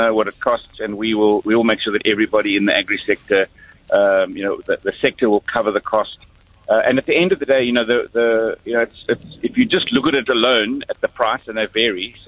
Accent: South Africa; I'm a South African.

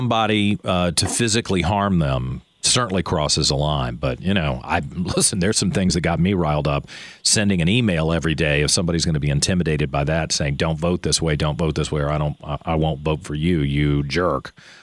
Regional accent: Virginia, United States; I mean, I grew up in Henrico County.

